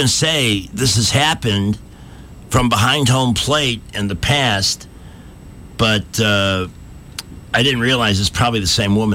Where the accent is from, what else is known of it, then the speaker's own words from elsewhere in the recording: New York, United States; I'm a New Yorker, born and raised.